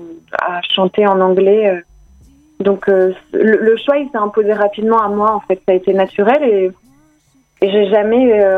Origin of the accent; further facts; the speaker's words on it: Perpignan, Occitanie, France; also born or lived in Montpellier; Je suis originaire de Perpignan, exactement, mais j'ai vécu à Montpellier pas mal de temps.